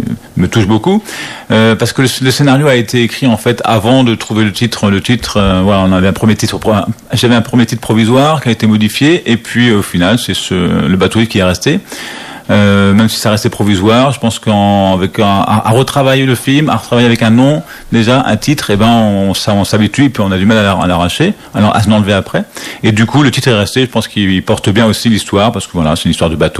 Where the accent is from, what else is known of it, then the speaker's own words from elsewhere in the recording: Lamballe, Brittany, France; Moi, je suis originaire de Lamballe, hein, donc pour moi, faire le repérage, ça a été beaucoup plus facile.